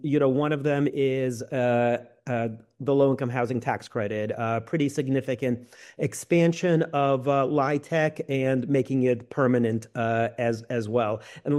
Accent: Connecticut, United States; moved away as an adult; now in Washington, United States; I came to D.C. in 1996 to work for my hometown congressman, a moderate Republican from Connecticut named Chris Chase.

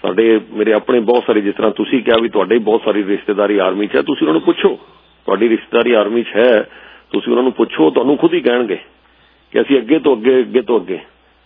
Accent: Punjab, India; ਮੈਂ ਵੀ ਪੰਜਾਬ ਤੋਂ ਹੀ ਹਾਂ

